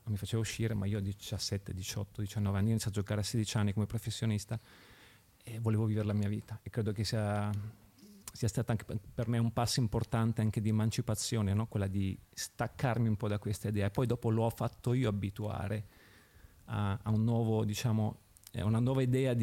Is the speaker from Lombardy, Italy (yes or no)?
yes; Milan, Lombardy, Italy; born there; sono nato a Milano. Mio papà era di Trieste, però diciamo che sono proprio legato all'ambiente milanese e rossonero.